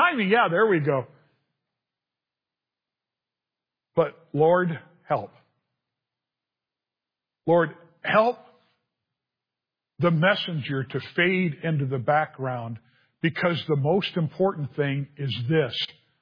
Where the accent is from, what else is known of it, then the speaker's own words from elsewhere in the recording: California, United States; Now, I grew up in Southern California.